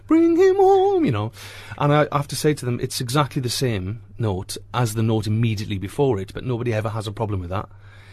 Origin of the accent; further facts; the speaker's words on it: Wales, United Kingdom; I'm a huge … fan, and when my record company, you know, being Welsh, said to me